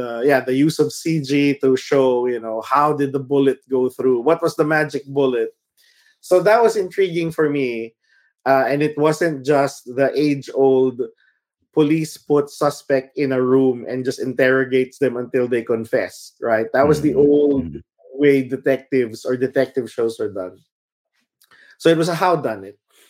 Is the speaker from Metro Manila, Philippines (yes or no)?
yes; Manila, Metro Manila, Philippines; growing up in Manila specifically, we were scared of driving down Balete Drive because of the White Lady